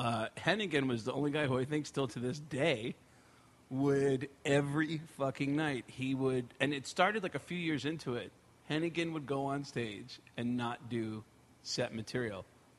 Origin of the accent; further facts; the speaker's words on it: New York, United States; I did a couple open mics in Tucson where I was living at the time. I'm originally from New York, but I was, it was in Tucson